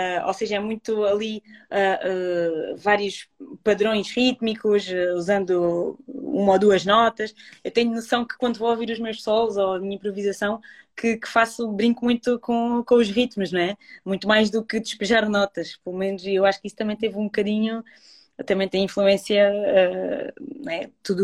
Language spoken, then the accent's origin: Portuguese; Alentejo, Portugal; Depois cresci no Alentejo, onde também não tem nada a ver, mas que partilhava também.